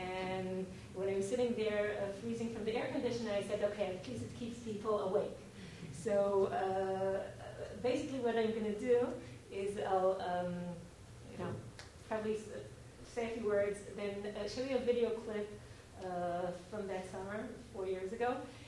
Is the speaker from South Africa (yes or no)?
no; Israel; English is a second language; I had the privilege to be born and raised in Israel and raise my children in Israel.